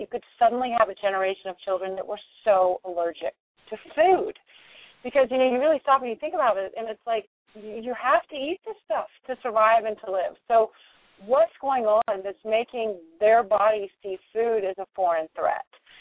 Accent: Houston, Texas, United States; I was born and raised in Houston, Texas.

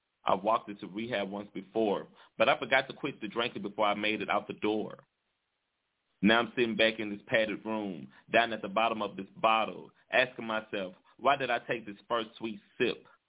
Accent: Shreveport, Louisiana, United States; Mary is a fellow artist friend of mine here in my hometown, Shreveport, Louisiana.

